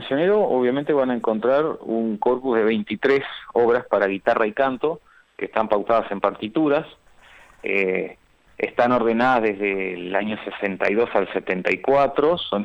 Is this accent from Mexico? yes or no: no; Sarandí del Yí, Durazno, Uruguay; yo soy oriundo de Sarandí del Yí, nací en Durazno y me crié toda la vida ahí.